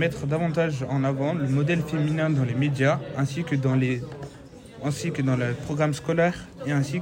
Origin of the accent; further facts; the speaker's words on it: France; j'ai 17 ans et je suis français